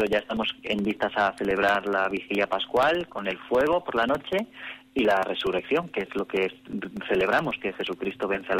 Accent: Seville, Andalusia, Spain; de DNI soy de Sevilla, así que sé lo que es cuando una hermandad no puede salir.

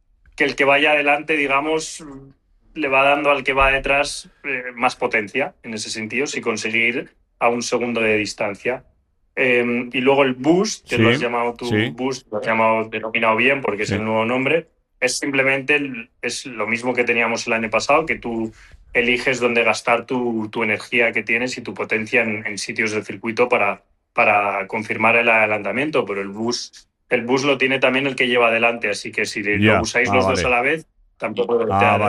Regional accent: Spain; para mí eso como piloto español es algo que me enorgullece muchísimo

